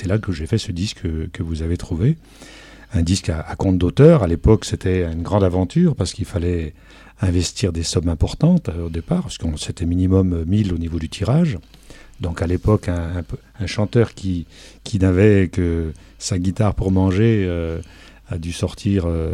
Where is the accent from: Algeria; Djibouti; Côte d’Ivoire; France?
France; Avallon, Bourgogne-Franche-Comté; accent: local; moved away as an adult; also born or lived in Lyon; Je suis né à Avallon, donc j'ai fait toute mon enfance dans la région, un petit peu au nord de la Nièvre, puisque j'ai fait mes études à Clamecy. Et puis à partir de 18 ans, je suis parti sur la région lyonnaise.